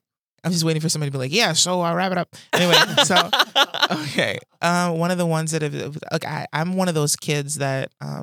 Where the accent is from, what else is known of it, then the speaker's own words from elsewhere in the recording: New Jersey, United States; I came at it like, you know, I'm from Jersey, you know what I'm saying?